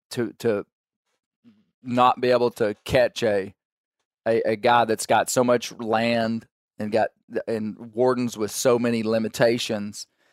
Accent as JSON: {"language": "English", "region": "Kentucky", "country": "United States", "said": "I'm from Kentucky. Will you take me turkey hunting in March?"}